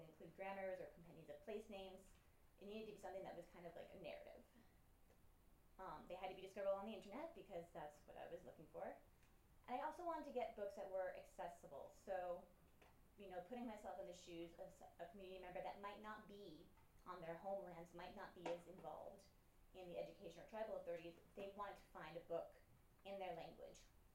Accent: London, United Kingdom; Because I was from London, this had to be a lot of armchair research, unfortunately.

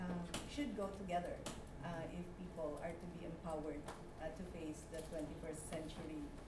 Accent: Philippines; I'm also Filipino.

